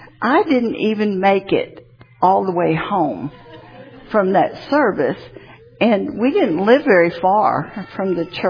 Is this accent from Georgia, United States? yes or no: yes; Atlanta, Georgia, United States; born there; I was born in Atlanta. You probably can tell by my accent. I'm an only child.